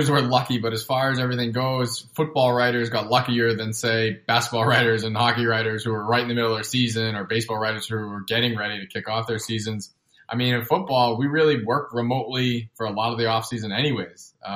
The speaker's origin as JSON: {"language": "English", "town": "Boston", "region": "Massachusetts", "country": "United States", "moved": "as an adult", "lives_now": "New York, United States", "said": "But basically, I'm from the Boston area. I graduated from UMass in 2006. I got my foot in the door at the Boston Herald and kind of worked my way up there. I was there for 6 years. Moved to New York in 2012"}